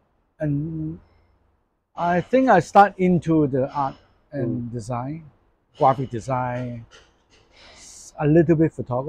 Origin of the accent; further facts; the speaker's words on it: Hong Kong; Yeah, grew up in Hong Kong.